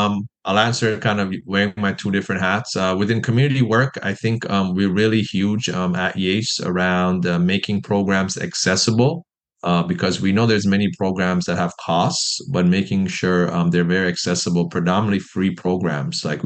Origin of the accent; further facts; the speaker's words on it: Iran; now in Canada; I immigrated in 1998 to Canada from Iran. You know, my parents chose to move here for accessing different opportunities, and I think that drastically impacted my trajectory.